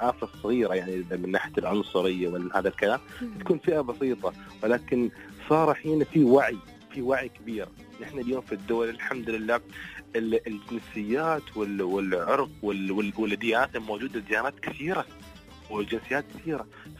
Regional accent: United Arab Emirates; احنا اماراتيين

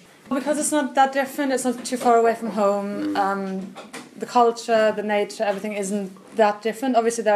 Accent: Germany; also born or lived in Norway; I'm from Germany, but I've lived in Norway for most of my life.

